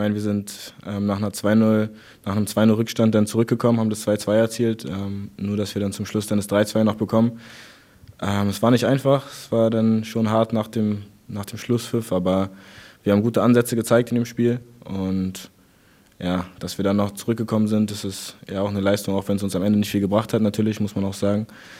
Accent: Berlin, Germany; Ich komme aus Berlin

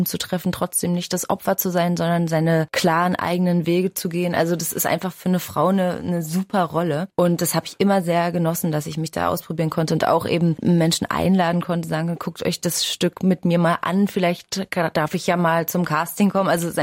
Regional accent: Pankow, Berlin, Germany; weil ich bin ja aus Pankow

